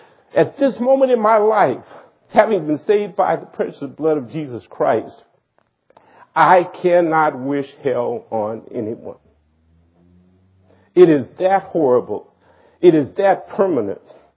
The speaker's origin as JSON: {"language": "English", "region": "Louisiana", "country": "United States", "said": "I'm from the South, Louisiana."}